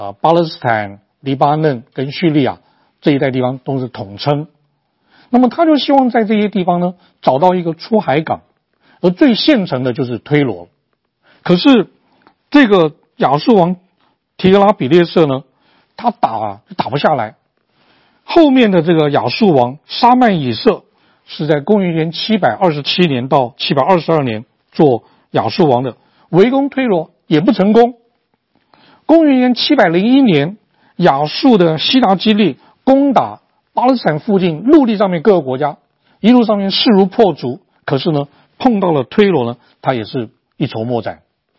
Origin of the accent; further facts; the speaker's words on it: China; 我们中国人是不用字母的